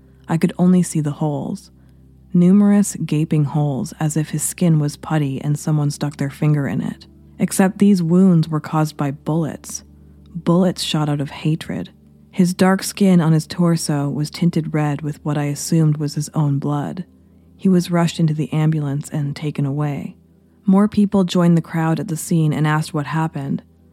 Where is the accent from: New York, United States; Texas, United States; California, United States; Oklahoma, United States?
Texas, United States; Gun crimes are fairly common where I grew up in Texas